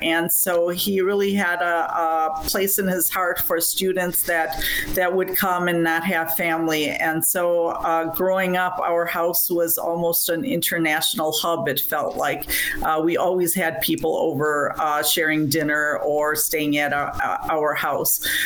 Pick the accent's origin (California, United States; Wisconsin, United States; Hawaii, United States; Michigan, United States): Wisconsin, United States; Milwaukee; But we grew up in Milwaukee. We were a family with, my parents, and then we are four siblings.